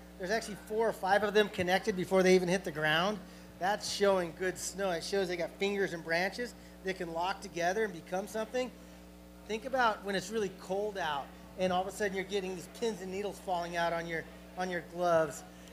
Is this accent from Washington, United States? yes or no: no; New Mexico, United States; also born or lived in Colorado; I mean, I'm from New Mexico and Colorado.